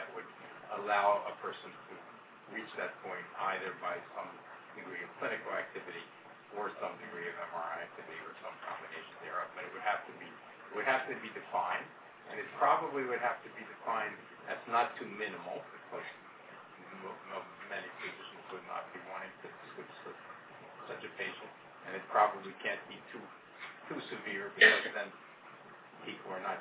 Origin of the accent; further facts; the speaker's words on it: New York, United States; or as a New Yorker, I like to call it MADA.